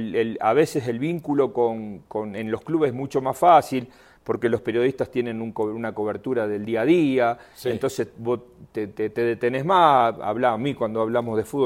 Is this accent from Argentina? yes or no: yes; Argentina; now in Mexico; no sé si por como argentino